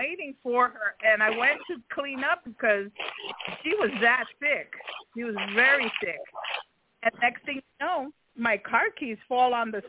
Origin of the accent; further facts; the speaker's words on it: New York, United States; There was a season where, because I'm from New York, the Haitians would sell some of their stuff